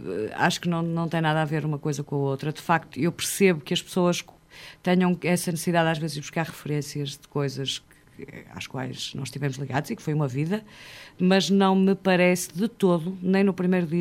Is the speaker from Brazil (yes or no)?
no; Portugal; eu sou portuguesa e, portanto, tenho inerente à minha pessoa todos os sentimentos ligados ao fado